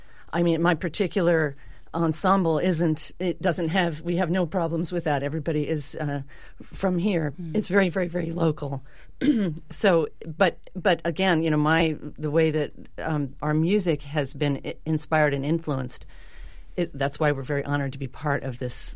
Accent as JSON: {"language": "English", "town": "Berkeley", "region": "California", "country": "United States", "said": "I'm from the Bay Area, I'm from Berkeley."}